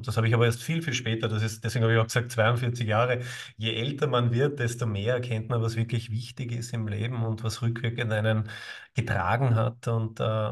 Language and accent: German; Austria; Ich bin Österreicher, bekennender Österreicher. Ich lebe in der schönsten deutschsprachigen Stadt, nämlich Wien. Jetzt gerade bin ich aber in meinem Haus im Burgenland